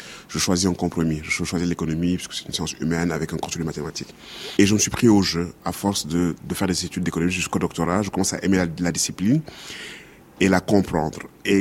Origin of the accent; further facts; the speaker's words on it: Senegal; Et pourtant, je suis sénégalais, loin des réalités spécifiques de leur